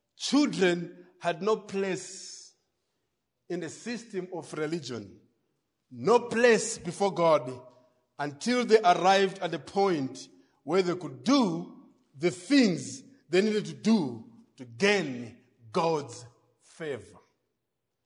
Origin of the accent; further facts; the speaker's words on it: Blantyre, Southern Region, Malawi; Still remember growing up in Kolokosa Blanta as kids